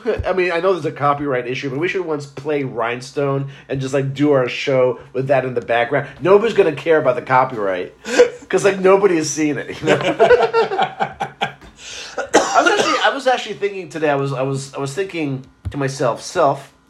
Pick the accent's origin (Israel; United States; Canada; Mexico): Israel; when I was growing up in the Holy Land in Israel, we had one channel?